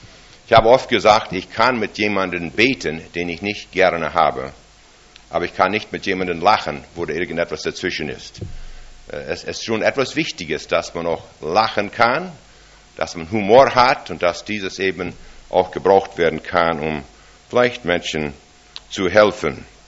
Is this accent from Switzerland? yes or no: no; Saskatchewan, Canada; German is a second language; Ich wurde als sehr junges Kind geboren in Saskatchewan, Kanada.